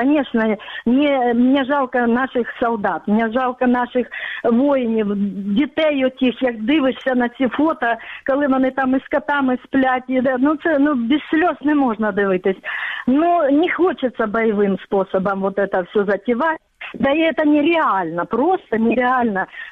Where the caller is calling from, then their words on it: Chystiakove, Donetsk Oblast, Ukraine; Ну, называют Арес. Ну, вообще, жду переименования в Чистякова.